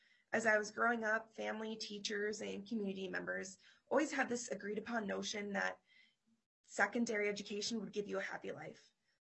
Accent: Little Canada, Minnesota, United States; I grew up in Little Canada, Minnesota, 10 minutes from downtown St. Paul. I grew up in a loving home with a first generation single mother, younger sister, and a supportive family.

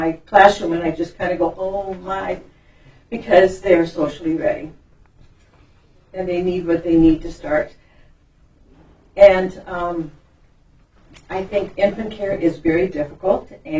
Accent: Crookston, Minnesota, United States; I'm licensed family chef here, and I'm from Crookston.

